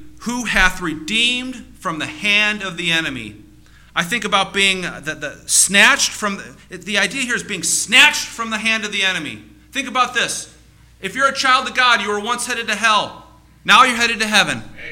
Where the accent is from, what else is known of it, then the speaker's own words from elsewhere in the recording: Cleveland, Ohio, United States; You know, we're from Cleveland, and so are there closet Cleveland Browns fans?